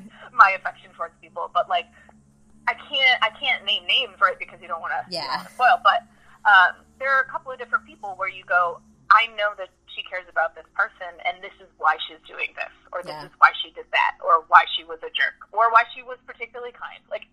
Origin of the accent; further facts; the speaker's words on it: New York City, New York, United States; you know, I grew up in New York City, so, like, I always, like, I'm just used to people getting it wrong